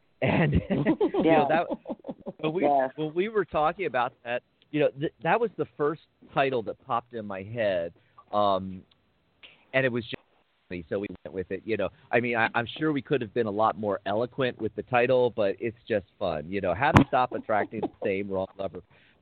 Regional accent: Pennsylvania, United States; moved away as an adult; also born or lived in San Francisco / San Diego / Seattle / Phoenix; I grew up in Pennsylvania, and I escaped to the West Coast when I was 18, you know, so I lived in California for years, San Francisco, briefly in L.A., long, long time in San Diego

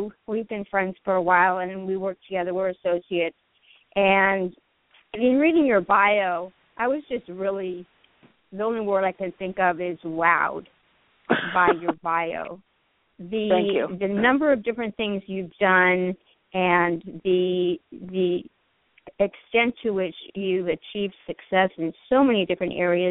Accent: Palm Springs, California, United States; I'm up in Sacramento, and usually I'm from Palm Springs, but I'm up in Sacramento

